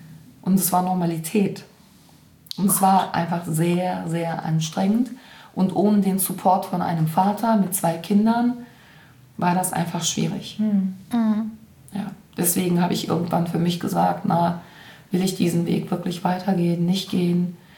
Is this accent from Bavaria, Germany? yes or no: no; Cologne, North Rhine-Westphalia, Germany; ich bin hier in Zollstock groß geworden.